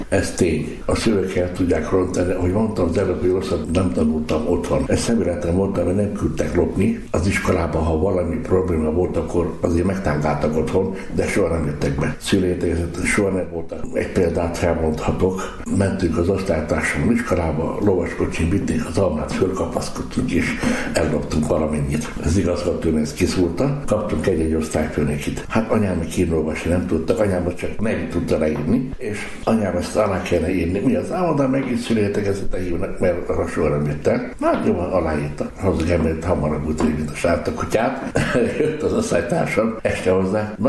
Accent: Kecskemét, Bács-Kiskun, Hungary; born there; 1947. május 13. és Kecskeméten születtem. Szegényes roma munkás családban születtem.

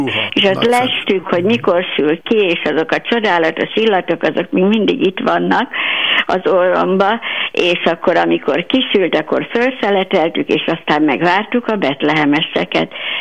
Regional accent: Nyírgyulaj, Szabolcs-Szatmár-Bereg, Hungary; Szabolcs, Szatmár, Bereg, mert Nyírgyulajban.

